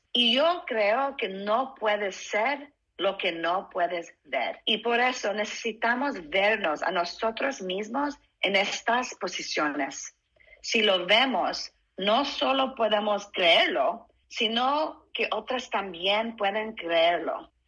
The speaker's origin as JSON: {"language": "Spanish", "country": "United States", "tie": "born or raised there", "said": "Creo que creciendo aquí en Estados Unidos, cuando era chiquita"}